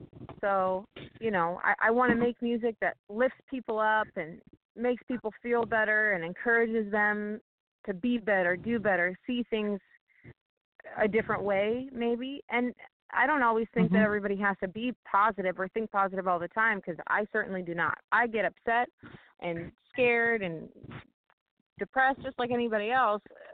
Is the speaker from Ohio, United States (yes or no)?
yes; Ohio, United States; now in Florida, United States; And then we ended up moving to Florida, not shortly after that, from Ohio, because I'm originally from Ohio.